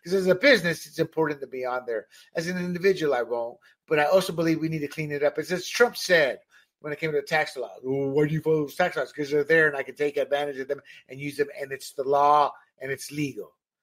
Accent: Panama; me being born and raised in Panama as an American citizen, see my relatives subjugated to dictators

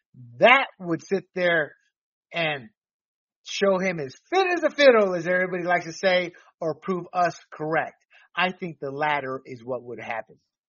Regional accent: Panama; born and raised in Panama, two dictators. I was a protected class being an American citizen

